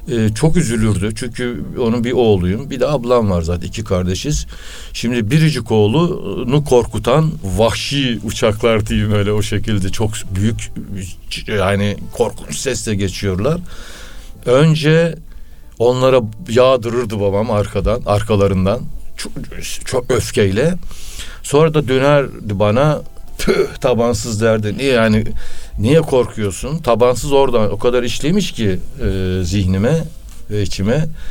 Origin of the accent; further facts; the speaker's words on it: Biga, Çanakkale, Turkey; ben işte çocukluğum Biga'da geçti, köyde. İmam Hatip ilkokulu köyümde okudum, İmam Hatip lise, ortaokul, İmam Hatip Biga İmam Hatip'te okuduk.